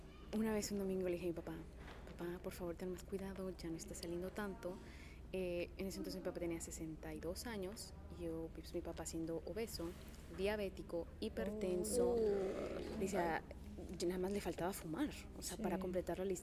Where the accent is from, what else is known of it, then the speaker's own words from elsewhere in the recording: Guadalajara, Jalisco, Mexico; soy de Guadalajara, Jalisco, México. Y bueno, yo a mí me tocó vivir la pandemia ahí en México, en Guadalajara.